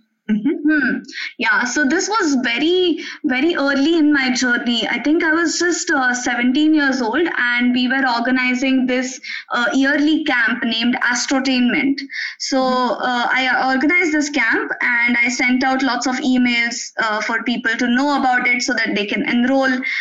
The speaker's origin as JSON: {"language": "English", "country": "India", "second_language": "English", "said": "And also I'm from India"}